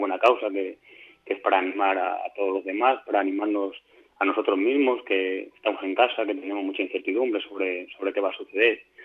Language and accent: Spanish; Gargantilla, Extremadura, Spain; a la gente de mi pueblo, Gargantilla, que es un pueblo del norte de Cáceres